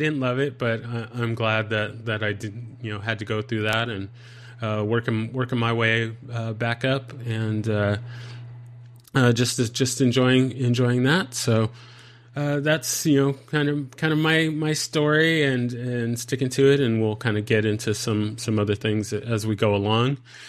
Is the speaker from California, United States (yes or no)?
yes; San Diego, California, United States; moved away as an adult; now in Dallas, United States; I'm originally from the San Diego, California area, and after I got out of the military, I moved to the Dallas, Texas area.